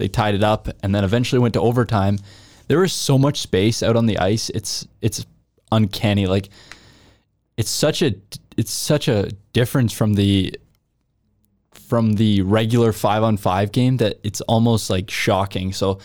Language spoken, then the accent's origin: English; Kingston, Ontario, Canada; I've been lucky enough to take part in something like that in my hometown of Kingston, Ontario